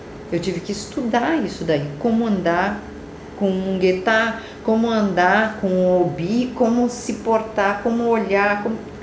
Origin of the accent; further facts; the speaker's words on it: Brazil; Assim, a minha vida como brasileira sempre foi, né?